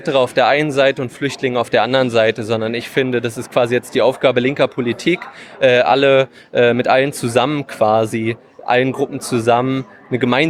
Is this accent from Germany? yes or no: yes; Berlin, Germany; ich komme aus Berlin